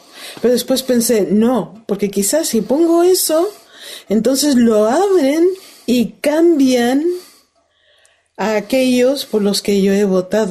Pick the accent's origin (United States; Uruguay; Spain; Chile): United States; California; van a haber elecciones en California, el estado de donde soy, de los Estados Unidos.